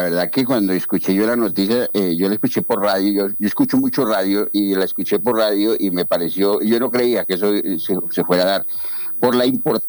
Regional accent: Guaviare, Colombia; poder estar en contacto con mi tierra, con el departamento del Guaviare, que quiero mucho

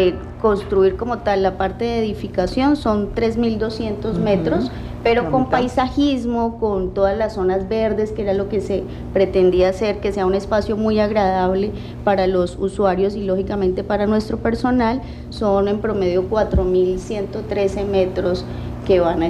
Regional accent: Guaviare, Colombia; Somos de la Colombia profunda también

